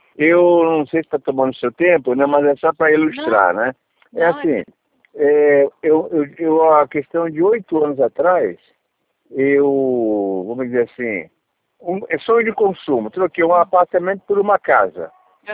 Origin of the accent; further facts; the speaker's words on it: São Paulo, Brazil; eu sou do Estado de São Paulo, né?